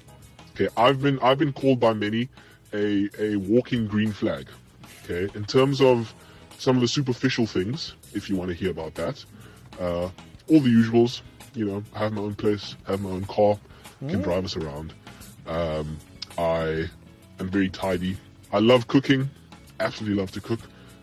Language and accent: English; Cape Town, Western Cape, South Africa; I am 24 years old. I'm from Cape Town. Been here my whole life.